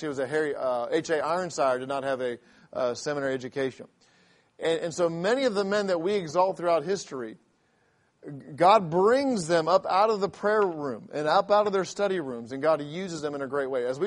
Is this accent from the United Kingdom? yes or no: yes; England, United Kingdom; This is my English humor, by the way. I grew up in England where you don't even crack a smile and you just go with the joke